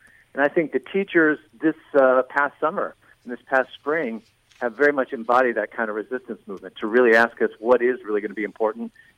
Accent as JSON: {"language": "English", "region": "Illinois", "country": "United States", "said": "You know, Chris, I come from a coal mining background. I'm from Southern Illinois in the coal fields where my family had been for 200 years."}